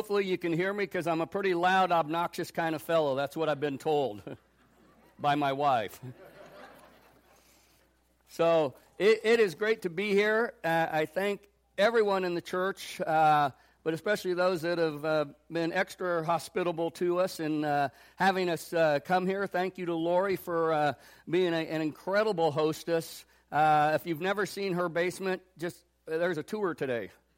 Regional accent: Lincoln, Nebraska, United States; So I'm originally born and raised in Lincoln, Nebraska, so I am a diehard Husker fan.

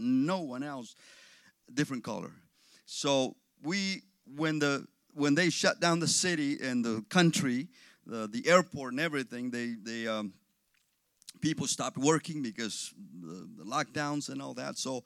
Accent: Mexico; And I yelled back as loud as I could, I'm from Mexico.

